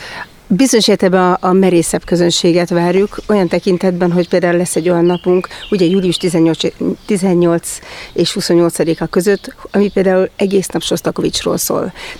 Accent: Kaposvár, Somogy, Hungary; Én ugye Kaposvárról származom

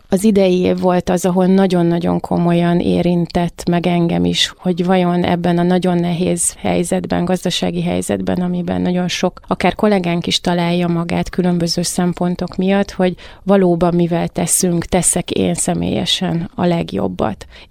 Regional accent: Mohács, Baranya, Hungary; én vidéken születtem Mohácson, ott jártam gimnáziumba

